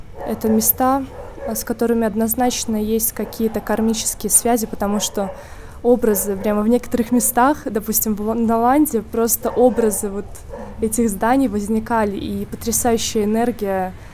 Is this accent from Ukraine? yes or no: no; Moscow, Russia; я из Москвы.